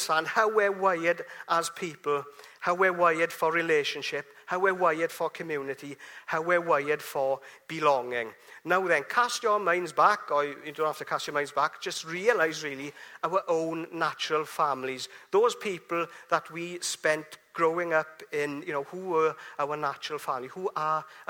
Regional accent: Llanelli, Wales, United Kingdom; But I was brought up in Llanelli. Mother, father, great people brought me up, very kind, and two brothers as well.

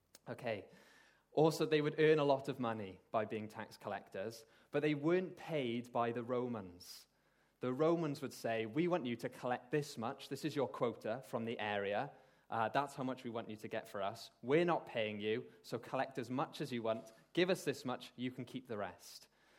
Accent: Swansea, Wales, United Kingdom; But because I'm from Swansea, I say Zacchaeus.

